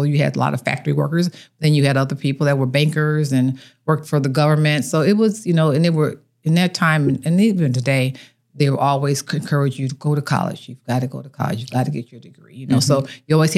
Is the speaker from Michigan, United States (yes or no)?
yes; Detroit, Michigan, United States; now in Arizona, United States; Okay. Well, I am from Detroit, Michigan. I moved here to Arizona in 1994. I've been here a little over 30 years.